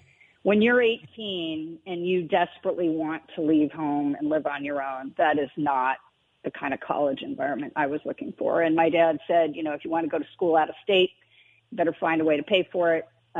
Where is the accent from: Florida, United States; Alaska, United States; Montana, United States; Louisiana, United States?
Montana, United States; moved away; I think, growing up in Montana just instills certain values that I took pride in. And it was always an area that I intended to return to.